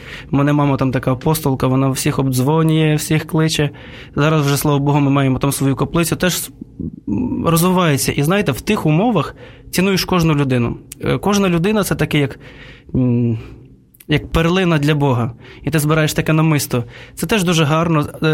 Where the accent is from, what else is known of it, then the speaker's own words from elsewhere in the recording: Kherson Oblast, Ukraine; born there; Так, я народився в Херсонській області, це вже так ближче до Запорізької.